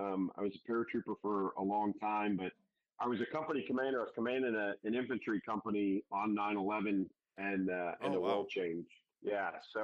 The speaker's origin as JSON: {"language": "English", "region": "Illinois", "country": "United States", "tie": "born or raised there", "said": "Yeah, so I'm a Midwest kid. I grew up outside of Chicago."}